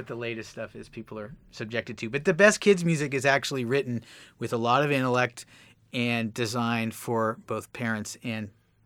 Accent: California, United States; And I was growing up in the Bay Area. And I graduated in 84.

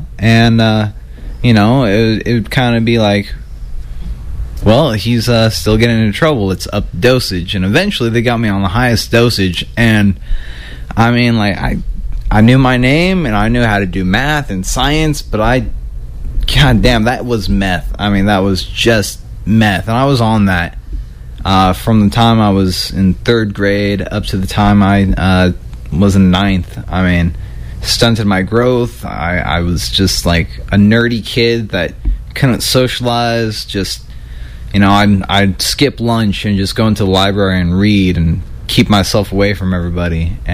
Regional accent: California, United States; born there; I was born here in California.

